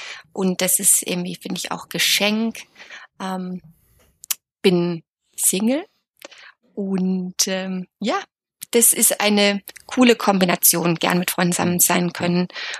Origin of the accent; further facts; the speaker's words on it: Lörrach, Baden-Württemberg, Germany; Ja, also ich komme ursprünglich aus Südbaden, aus Lörrach.